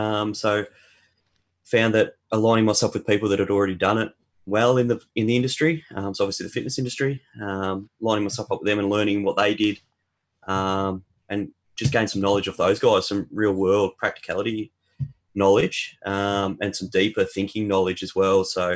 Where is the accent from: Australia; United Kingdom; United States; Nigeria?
Australia; Campbelltown, New South Wales; born there; Born in Campbelltown, New South Wales, which is a suburb of Sydney for people that don't know. Didn't really grow up in one particular spot.